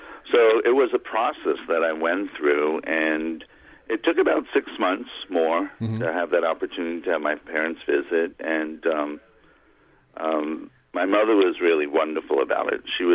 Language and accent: English; New York City, New York, United States; I grew up gay in New York City in a very Italian-American Catholic family.